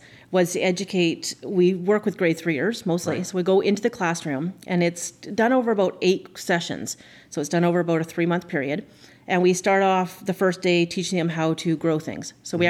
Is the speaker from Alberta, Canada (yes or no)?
no; Hornby Island, British Columbia, Canada; I grew up on Hornby Island, and when you're growing up there as a teenager, the only way to make extra money, well, there's a few different ways, but main ways, is the Hornby Island Co-op.